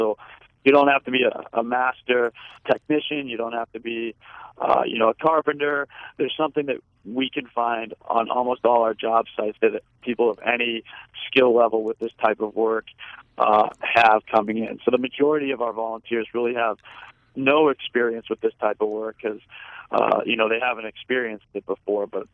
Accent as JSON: {"language": "English", "town": "Boston", "region": "Massachusetts", "country": "United States", "said": "I'm from Boston, kind of all over the map."}